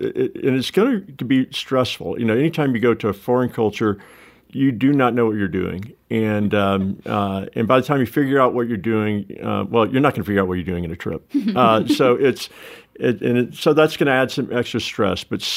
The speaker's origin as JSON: {"language": "English", "region": "the South", "country": "United States", "said": "But because I'm Southerner and indirect, it didn't cause this problem."}